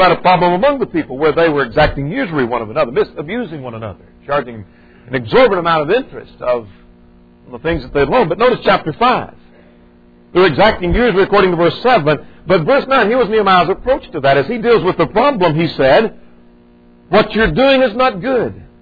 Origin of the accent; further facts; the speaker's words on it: United States; I'm an American and I'm proud of it.